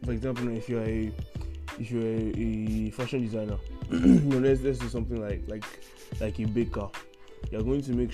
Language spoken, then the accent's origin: English; Nigeria; English is a second language; You probably already know because of my accent where I'm from, but if you don't, I'm Nigerian, and in this side of the world things are not as easy